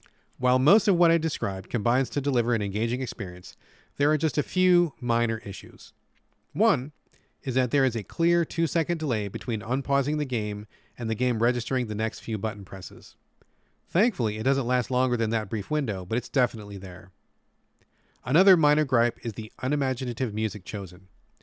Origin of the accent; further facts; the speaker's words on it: United States; I'm American, so this is not history that I know